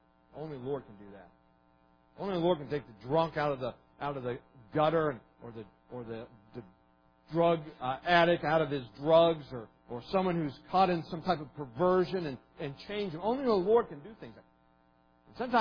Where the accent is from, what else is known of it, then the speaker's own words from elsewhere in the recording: Bertha Hill, West Virginia, United States; when I grew up in West Virginia, Bertha Hill, there were two groups, two families